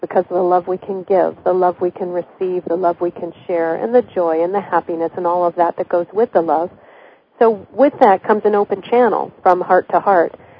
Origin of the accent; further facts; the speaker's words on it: Michigan, United States; I grew up in Michigan when I was a child, and a lot of snow coming down